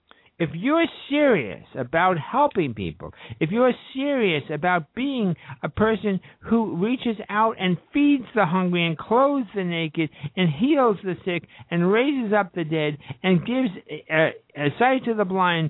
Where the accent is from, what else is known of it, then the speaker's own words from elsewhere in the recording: New York City, New York, United States; folks, I come from the streets of New York. I was raised and born and raised in New York City. I'm proud of it.